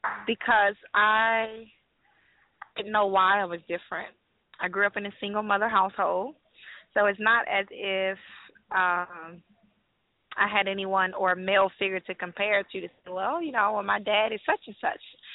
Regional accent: Pahokee, Florida, United States; So I myself, yes, I grew up in South Florida, Pahokee, Florida. very urbanized, I guess, environment.

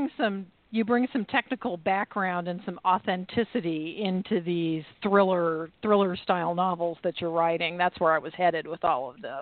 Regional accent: California, United States; born there; I'm a Californian by birth.

